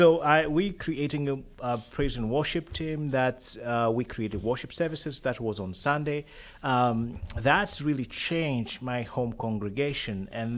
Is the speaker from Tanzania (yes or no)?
yes; Tanzania; English is a second language; I grew up in Tanzania, and I grew up Lutheran.